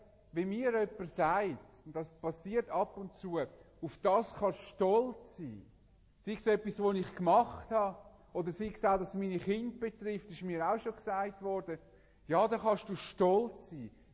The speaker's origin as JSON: {"language": "German", "country": "Switzerland", "said": "Was haben wir auch in unseren Reihen, auch als Schweizer, oft für Nationalstolz."}